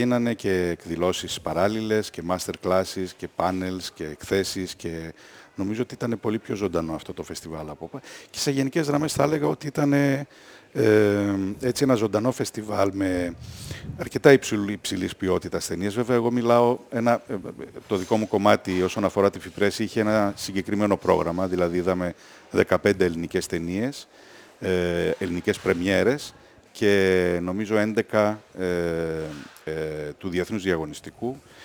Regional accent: Greece; Είμαι εγώ από Ελλάδα.

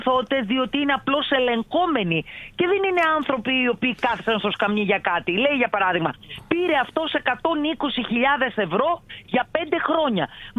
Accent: Kileler, Thessaly, Greece; επειδή κατάγομαι από το Δήμο Κιλελέρ

